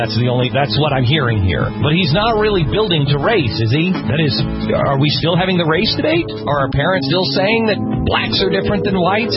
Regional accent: Seattle, Washington, United States; I mean, I grew up in the Seattle area, and we didn't have the race riots and everything else.

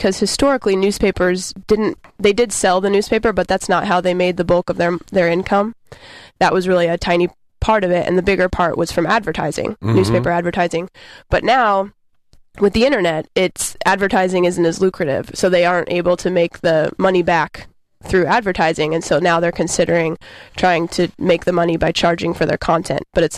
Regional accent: Des Moines, Iowa, United States; and I grew up in Des Moines, Iowa.

